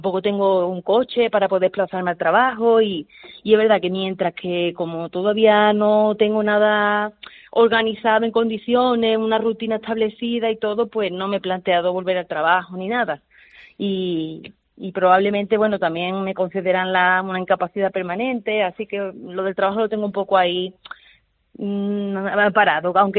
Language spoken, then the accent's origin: Spanish; Alhaurín el Grande, Andalusia, Spain; now in Alhaurín de la Torre, Spain; Pues en muchos establecimientos de Alaurín el Grande, que es mi pueblo, donde yo he vivido toda la vida, ahora actualmente vivo en Alaurín de la Torre